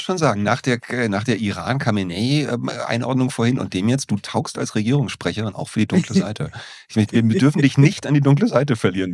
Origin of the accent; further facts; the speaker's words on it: Berlin, Germany; so ein bisschen bin ich ja stolz auf meine Heimatstadt Berlin